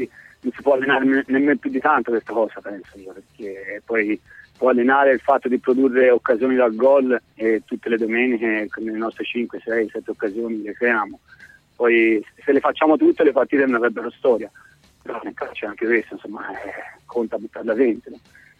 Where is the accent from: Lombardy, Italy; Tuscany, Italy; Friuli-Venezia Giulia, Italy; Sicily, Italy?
Tuscany, Italy; Reggello; sono di Reggello, quindi ne Val d'Arno, quindi in Toscana so che si vive bene, si sta bene.